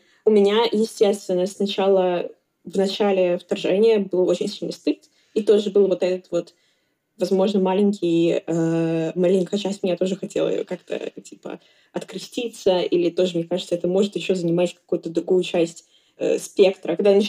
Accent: Russia; moved away; Но я всегда открыто говорю, что я из России, естественно.

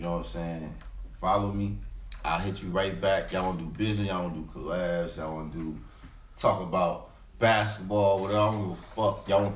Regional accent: Chicago, Illinois, United States; I'm originally from Chicago, man.

